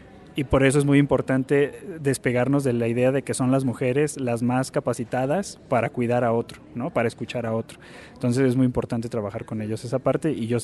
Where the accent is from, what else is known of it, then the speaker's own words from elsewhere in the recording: Querétaro, Mexico; Vengo de la ciudad de Querétaro